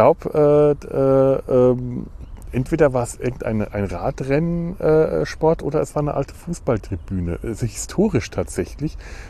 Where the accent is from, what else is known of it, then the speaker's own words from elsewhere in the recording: Bavaria, Germany; now in Cologne, Germany; ich ja schon wirklich früher mal gedacht habe, dass ich alle Verbindungen zu meiner alten Heimat Bayern und Franken weit hinter mir gelassen habe.